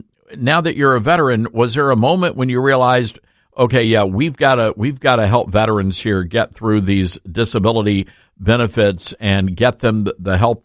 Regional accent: Memphis, Tennessee, United States; I know in my hometown of Memphis, Tennessee, we have thousands and thousands of veterans

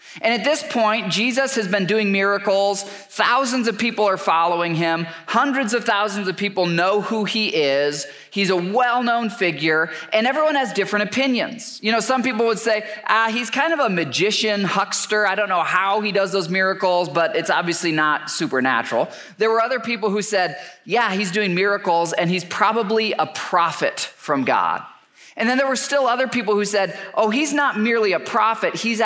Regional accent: Michigan, United States; I grew up in Michigan. I'm a big car guy.

